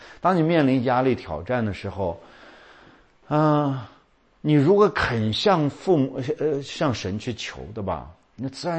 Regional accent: China; 这就好像我们中国人啊，中国人对于这个权贵的理解啊

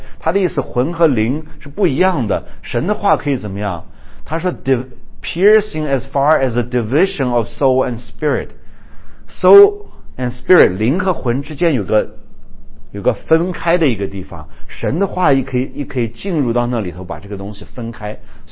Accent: China; 这个就跟我们中国人所平时也常常熟悉的一个词叫做灵魂有关系

